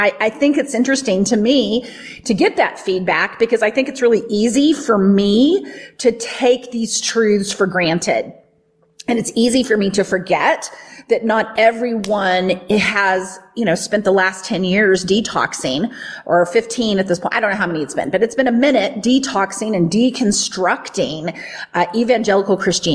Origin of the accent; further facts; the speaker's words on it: Southern United States, United States; just that the teachings that I grew up with in the Bible Belt that taught me to fear you rather than to just live in union with you.